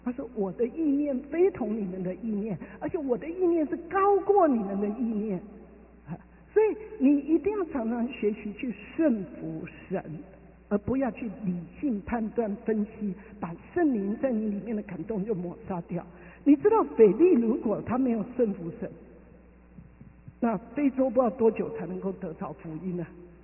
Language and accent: Chinese; China; 仇敌压制我们中国人已经五千年了